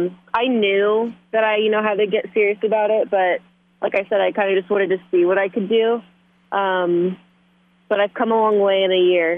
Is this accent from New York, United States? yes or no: no; San Jose, California, United States; But at the time, I'm from San Jose. So at the time I was like, well, I kind of want them to be in Northern California.